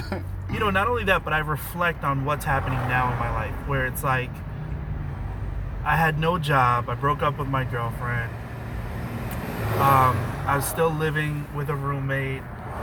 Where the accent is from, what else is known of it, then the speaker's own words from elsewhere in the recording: New York, United States; And, you know, we're from New York, so we think, oh, that's going to be a fight or something.